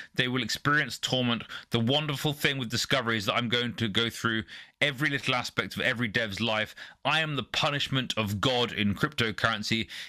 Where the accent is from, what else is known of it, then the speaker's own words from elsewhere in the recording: United Kingdom; Being a British Bitcoiner, I've often been compared to one of my least favorite Bitcoin.